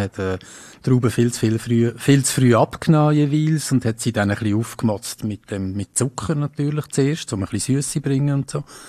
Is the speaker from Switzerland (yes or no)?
yes; Switzerland; Als Schweizer wird man da ganz klein und es wird ein bisschen schon neidisch.